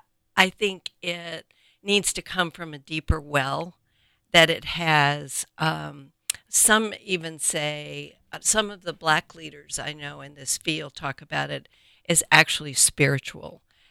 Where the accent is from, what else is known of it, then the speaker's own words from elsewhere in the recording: Pittsburgh, Pennsylvania, United States; Well, I came from Pittsburgh and my background isn't enslavers and yada, yada.